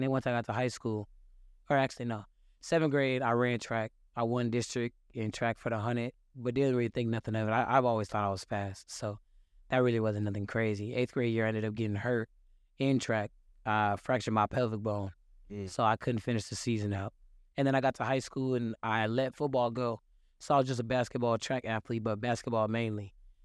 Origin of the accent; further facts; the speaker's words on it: Houston, Texas, United States; also born or lived in Pasadena; Man, so yeah, of course I'm from Houston. Started out in Pasadena, Texas, to be specific. Crazy. Had to get up out of there, though.